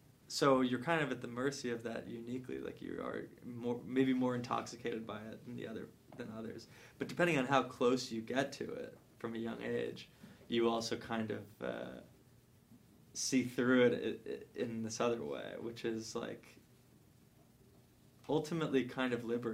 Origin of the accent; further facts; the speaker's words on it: Los Angeles, California, United States; I think growing up in Los Angeles and Beverly Hills can do like two things simultaneously